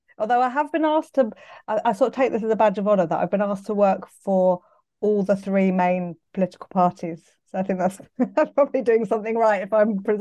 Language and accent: English; London, United Kingdom; I'm from London. So I went to school, Pimlico School, just down the road.